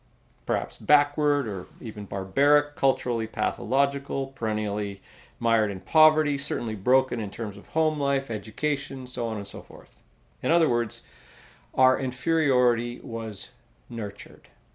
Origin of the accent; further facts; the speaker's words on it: Canada; As a Canadian cultural elite